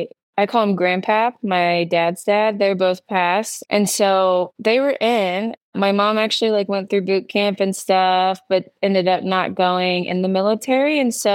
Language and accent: English; Dayton, Ohio, United States; now in New Mexico, United States; Ohio, Dayton, Ohio.